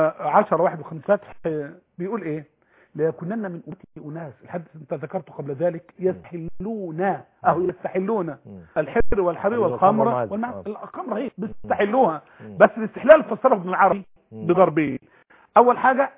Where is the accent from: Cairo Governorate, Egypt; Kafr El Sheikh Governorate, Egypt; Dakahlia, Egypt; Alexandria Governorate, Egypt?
Dakahlia, Egypt; Mansoura; يعني في مصر طبعا الخمور عندنا في المنصورة هي مدينة عادية خالص